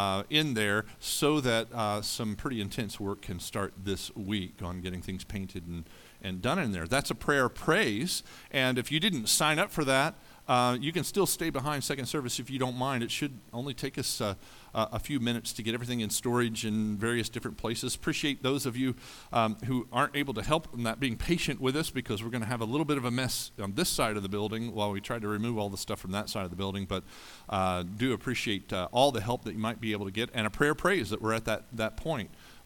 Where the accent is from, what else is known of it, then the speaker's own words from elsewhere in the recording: Indiana, United States; I grew up in the Hoosier State, right?